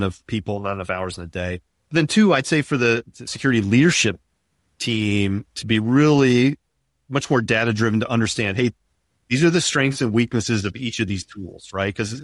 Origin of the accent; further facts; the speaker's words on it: United States; But still, you know, as an American, I don't want everybody having my information either.